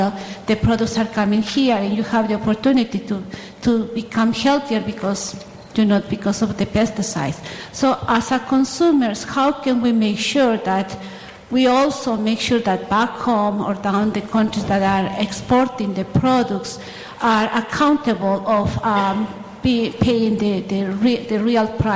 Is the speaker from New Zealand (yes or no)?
no; Peru; English is a second language; now in United States; I am originally from Peru.